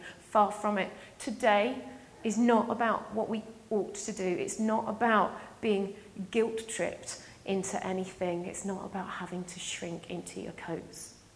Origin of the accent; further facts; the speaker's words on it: Scotland, United Kingdom; My apologies, I am Scottish.